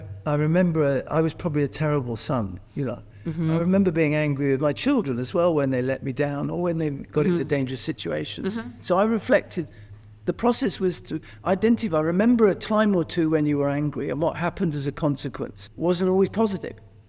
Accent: England, United Kingdom; I grew up in Britain. She arrived before I was born and never went home. We were British and English and so forth.

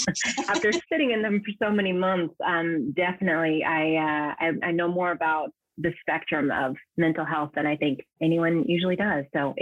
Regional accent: Sacramento, California, United States; now in Paris, France; I actually went to college in San Diego. I am from the Sacramento area, Northern California.

